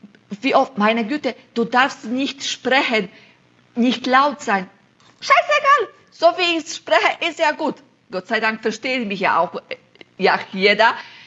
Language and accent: German; Silesian Voivodeship, Poland; now in Germany; ich komme aus Schlesien in Polen, dann kann ich auch Schlesisch sprechen. Jetzt wohne ich im Schwabenländle, da kann ich auch ein bisschen Schwabenländle. Zwar nicht so toll wie die andere, aber ja, aber mit euch versuche ich zumindest Hochdeutsch.